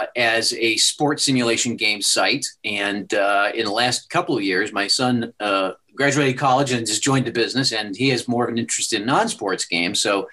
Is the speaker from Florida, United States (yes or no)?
no; Wisconsin, United States; I grew up in Wisconsin.